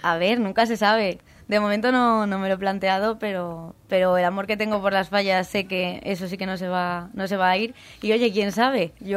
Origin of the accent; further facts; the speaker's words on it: Alboraya, Valencian Community, Spain; hice prácticas en el Hotel Olimpia, en Alboraya, al lado de casa, porque yo soy de Alboraya.